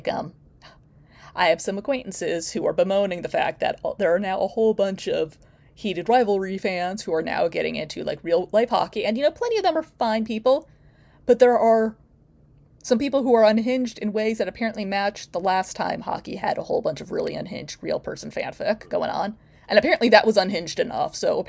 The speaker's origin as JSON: {"language": "English", "country": "United States", "said": "It is, as an American, I say this is an especially unhinged level of unhingement."}